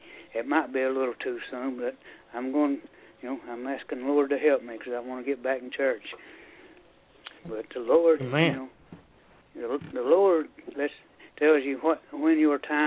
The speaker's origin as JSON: {"language": "English", "town": "Sweetwater", "region": "Tennessee", "country": "United States", "said": "I'm from Sweetwater, Tennessee."}